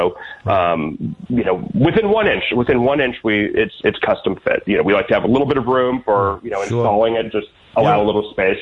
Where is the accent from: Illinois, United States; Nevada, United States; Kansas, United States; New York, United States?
Illinois, United States; Chicago; I'm from Chicago too, so I know, I understand.